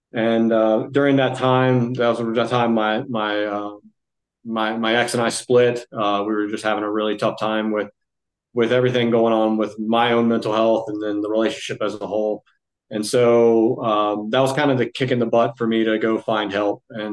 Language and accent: English; Virginia, United States; Yeah. So I grew up here in Virginia, pretty much my whole life.